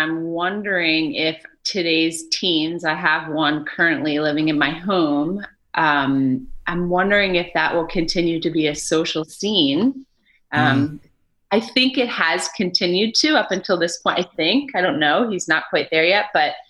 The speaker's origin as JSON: {"language": "English", "town": "Berkeley Heights", "region": "New Jersey", "country": "United States", "tie": "born or raised there", "said": "Well, and I'm from New Jersey, so growing up there as a kid, the question of which mall do you go to?"}